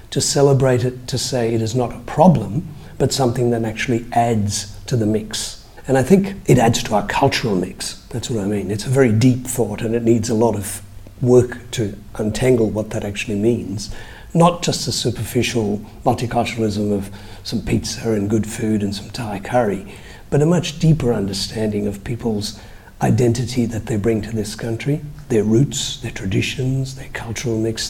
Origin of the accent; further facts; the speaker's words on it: Sri Lanka; now in Australia; I myself am an immigrant to this country. I came here from Sri Lanka, arrived in the 60s, and Australia was a very, very different place in the 60s.